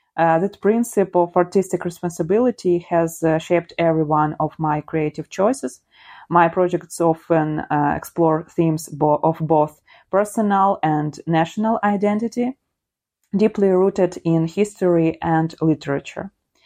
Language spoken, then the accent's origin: English; Kyiv, Ukraine; I was born and raised in Kyiv, Ukraine.